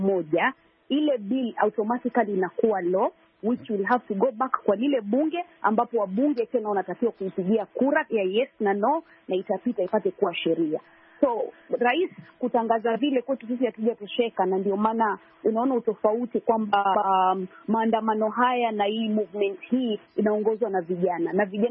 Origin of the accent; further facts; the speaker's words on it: Mombasa, Mombasa County, Kenya; mimi ni mwanaharakati wa masuala ya elimu na haki za wanawake, natokea Mombasa, Kenya.